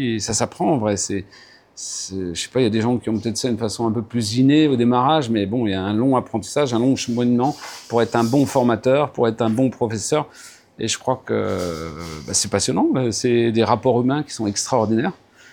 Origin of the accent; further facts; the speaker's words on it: Morocco; j'ai revu ce gars 10 ans après, je crois, chez nous, au Maroc.